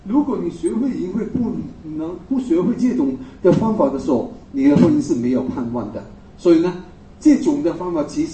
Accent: Chaozhou, Guangdong, China; 我记得我是潮州人啊

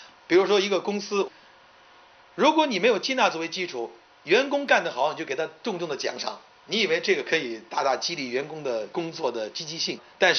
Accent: China; 我们中国人更加是非常有传统的一些不好的习惯的，就是我们中国人不喜欢赞赏别人。

